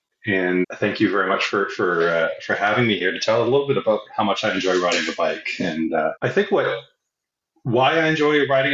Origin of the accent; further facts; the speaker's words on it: Toronto, Ontario, Canada; I think, you know, we're both from Toronto